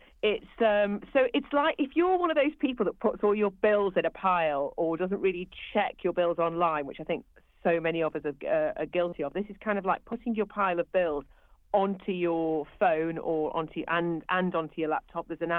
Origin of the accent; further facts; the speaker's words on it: Stoke-on-Trent, West Midlands, United Kingdom; I was brought up in Stoke, and I'm a proper hustler